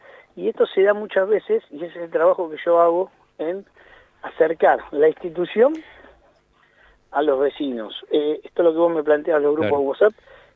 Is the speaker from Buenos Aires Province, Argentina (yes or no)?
yes; La Plata, Buenos Aires Province, Argentina; soy platense y conozco mucho.